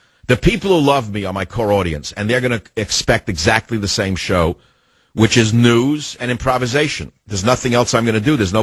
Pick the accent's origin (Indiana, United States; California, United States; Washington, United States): California, United States; San Francisco; KSFO, my hometown of San Francisco.